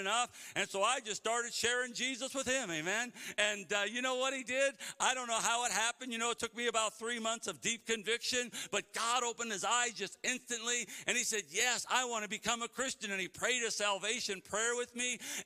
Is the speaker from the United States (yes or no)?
yes; Cleveland, Ohio, United States; now in Missouri, United States; I told you I was from Cleveland, Ohio, and I ended up down in Missouri.